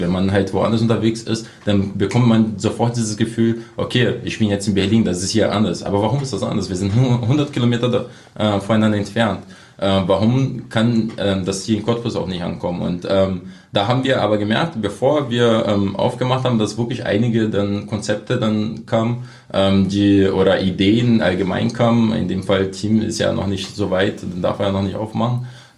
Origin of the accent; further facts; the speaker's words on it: Brazil; now in Germany; Natürlich ist irgendwo meine Heimat Brasilien, das bleibt auch. Ich bin ja immer noch Brasilianer, ich habe immer noch einen brasilianischen Pass.